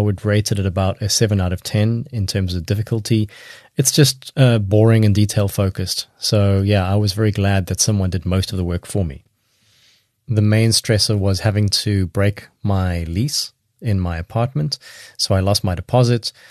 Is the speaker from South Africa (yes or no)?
yes; Cape Town, Western Cape, South Africa; moved away as an adult; now in Barcelona, Spain; I came from Cape Town. I moved to Barcelona for work.